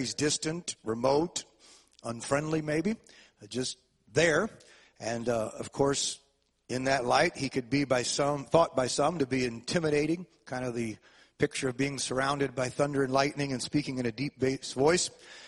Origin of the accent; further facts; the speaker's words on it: St. Louis, Missouri, United States; Growing up in South St. Louis on Humphrey Street, we had Mr. Schlottman that lived across the street from me.